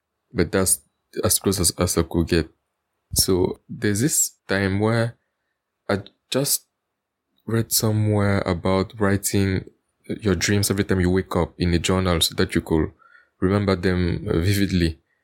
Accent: Cameroon; I'm from Cameroon Central Africa.

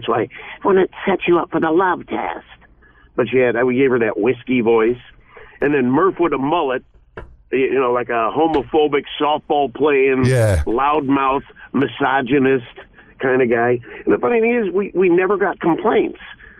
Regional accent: Chicago, Illinois, United States; And I grew up on the North Side, and my dad worked for WGN-TV doing weather.

